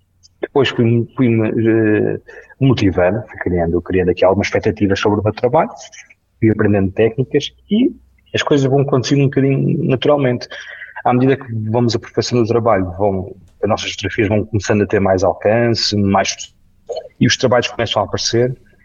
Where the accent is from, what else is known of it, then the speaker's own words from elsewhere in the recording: Porto Alegre, Rio Grande do Sul, Brazil; now in Portugal; Olha, eu sou de Porto Alegre, vivo no Alentejo